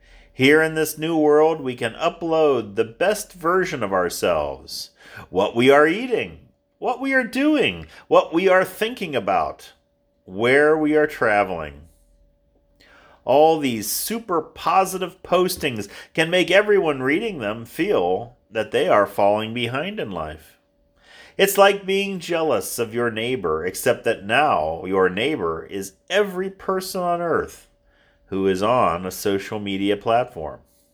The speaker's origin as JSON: {"language": "English", "region": "Ohio", "country": "United States", "said": "from San Diego to Pittsburgh to Chicago, and finally back to this, my home state of Ohio."}